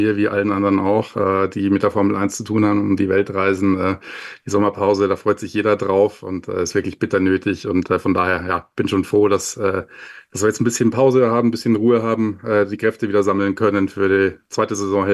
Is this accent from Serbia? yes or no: no; Amberg, Bavaria, Germany; habe dann eine Ausbildung angefangen bei einem Regionalfernsehsender in meiner Heimat in Amberg, Oberpfalz TV